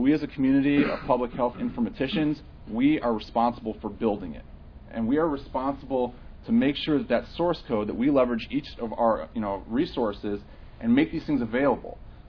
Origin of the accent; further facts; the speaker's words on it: Las Vegas, Nevada, United States; I'm from Vegas, they're a dime a dozen.